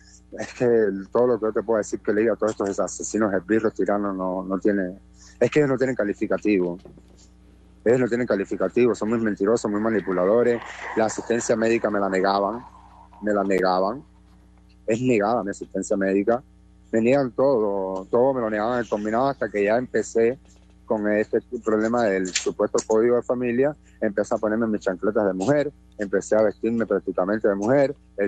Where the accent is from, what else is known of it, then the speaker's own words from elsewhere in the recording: Cuba; luchar por la libertad y la democracia de mi país, Cuba, de mi pueblo